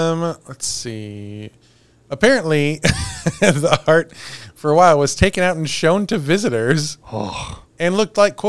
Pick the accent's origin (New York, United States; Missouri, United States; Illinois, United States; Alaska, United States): Missouri, United States; Villa Ridge; I grew up in Villa Ridge, which is 5 miles from Catawissa.